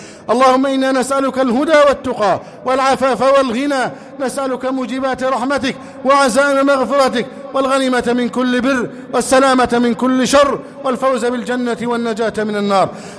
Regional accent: Egypt; اللهم احفظ بلدنا مصر

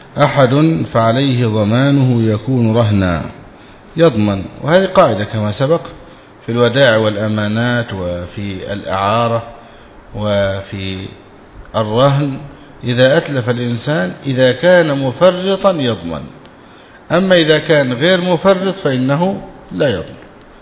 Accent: Egypt; عندنا في مصر شيء اسمه الغروقة

